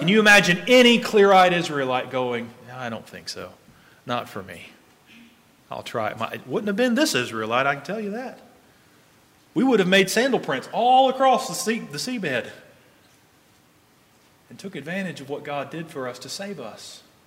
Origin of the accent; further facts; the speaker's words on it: Florida, United States; I grew up in Florida, so I do that quite often.